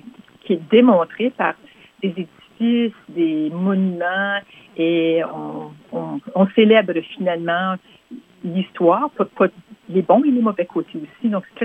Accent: Penetanguishene, Ontario, Canada; dans la baie géorgienne, la Penetanguishene, je suis citoyenne de la Nation Métis d'Ontario.

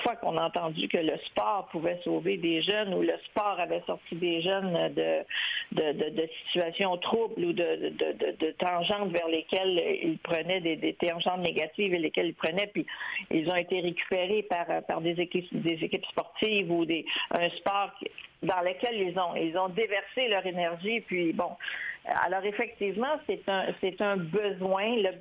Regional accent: Montreal, Quebec, Canada; moi, j'ai 60 ans et j'ai toujours vécu à Montréal-Nord. Je suis une native de Montréal-Nord avec un papa impliqué en politique

